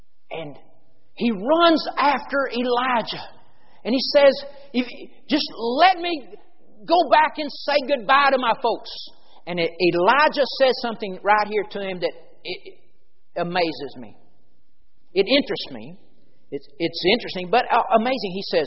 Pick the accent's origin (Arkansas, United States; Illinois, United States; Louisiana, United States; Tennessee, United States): Tennessee, United States; We grew up in Carroll County, Tennessee.